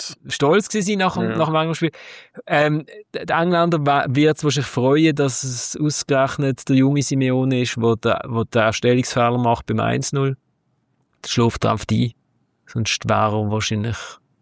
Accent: Switzerland; Also als Schweizer, sie haben das gemacht, was man hätte machen müssen

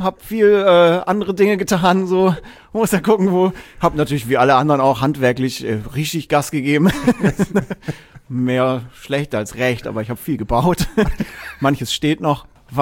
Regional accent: Erlangen, Bavaria, Germany; Also ich bin in Erlangen aufgewachsen.

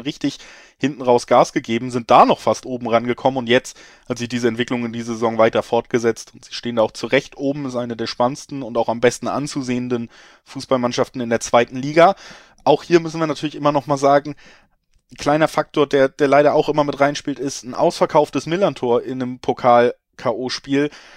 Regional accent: Hamburg, Germany; Ich komme aus Hamburg

